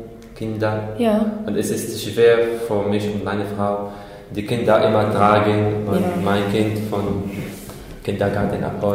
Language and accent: German; Syria; German is a second language; now in Germany; Das wie meine Heimat. Ja. Wir haben eine Erfahrung mit der gleichen Situation.